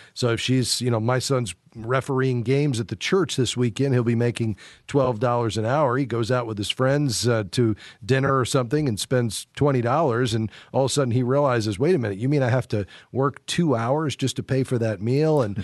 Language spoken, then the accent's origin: English; Florida, United States; I grew up in South Florida